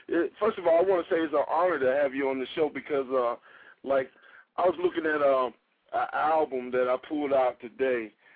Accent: Ohio, United States; I'm from Ohio.

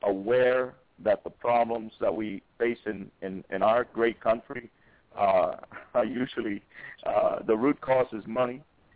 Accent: Cuba; now in New York City, United States; I grew up, I was born in Cuba. My parents obviously came to this country in the early 60s looking for a way out of that communism state. And we landed in, like most Cubans, in Miami, but only for just a short while.

